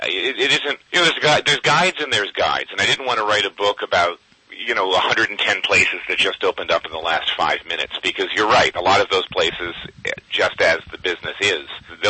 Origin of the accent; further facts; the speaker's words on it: Philadelphia, Pennsylvania, United States; I'm originally from Philadelphia, so the other end of that, your fair state of Pennsylvania.